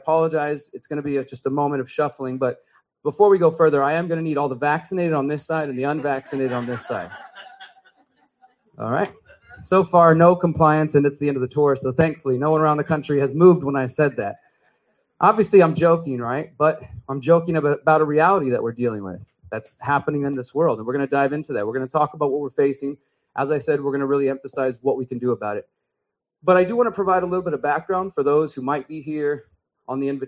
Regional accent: Houston, Texas, United States; now in Mexico; you guys know I'm from Houston. We're from Houston, but we live in Mexico now. In a week and a half, we're going back to Mexico.

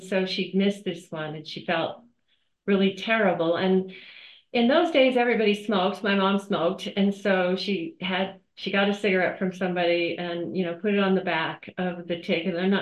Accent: Denver, Colorado, United States; I was born in Colorado. I grew up in Denver, and I was very until age 12.

